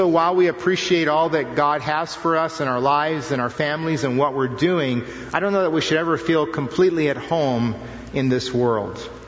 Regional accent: United States; Yeah, I'm an American. I'm home again, you know? This is my home turf.

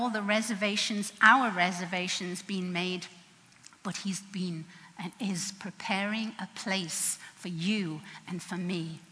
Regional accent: England, United Kingdom; because I grew up in England, and I knew we had a queen, and we had princesses and princes

